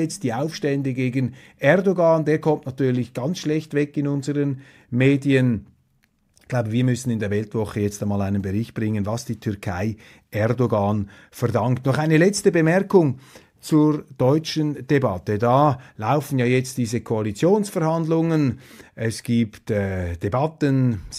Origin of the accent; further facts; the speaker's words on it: Switzerland; Und für mich als Schweizer natürlich ist vor allem vielleicht ein Gedanke wichtig.